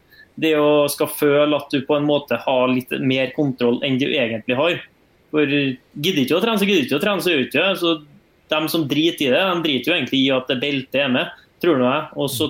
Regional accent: Ranheim, Trøndelag, Norway; Nå kommer jeg fra Ranheim, da.

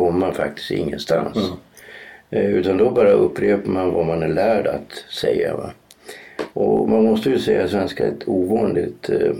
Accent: Norrland, Sweden; Jag kommer ju från Norrland, jag är inte alls akklimatiserad

